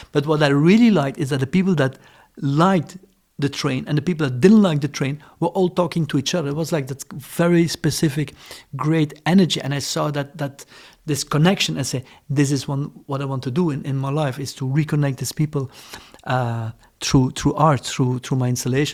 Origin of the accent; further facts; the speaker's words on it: Brussels, Belgium; English is a second language; also born or lived in Ghent; I'm born in Ghent, and I grew up in more at the countryside, at the coast, and then in Brussels. Mm-hmm. Then we moved to Brussels.